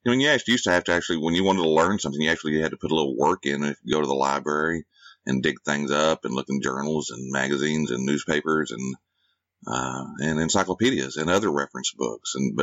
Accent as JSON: {"language": "English", "region": "Texas", "country": "United States", "said": "And, you know, I'm from Texas, so I would read about the history of Texas"}